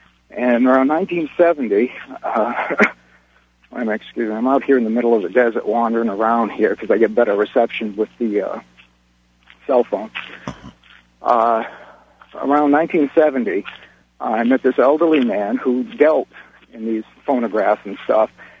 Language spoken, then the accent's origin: English; New England, United States; I'm from New England originally. I'm on an old ranch out here, and there's no phone lines or anything.